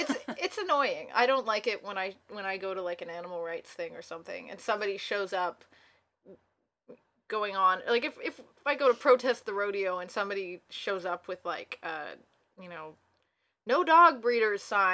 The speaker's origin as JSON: {"language": "English", "town": "Edmonton", "region": "Alberta", "country": "Canada", "tie": "born or raised there", "said": "Like Edmonton, my hometown, has kind of the same group of, like, 25"}